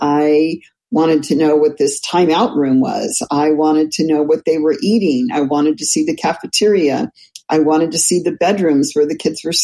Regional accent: Los Altos, California, United States; But growing up in the Los Altos area was a lot of fun.

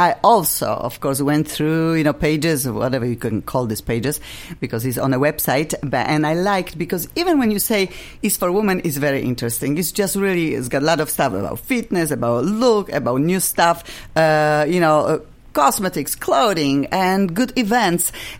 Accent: Poland; English is a second language; I am from Poland.

